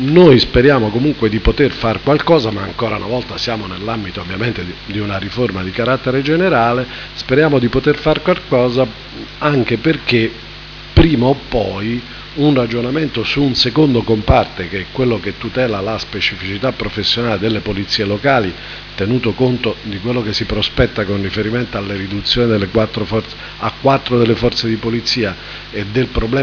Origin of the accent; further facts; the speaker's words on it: Lucca, Tuscany, Italy; io poi in fondo vengo da Lucca, quindi conosco Prato.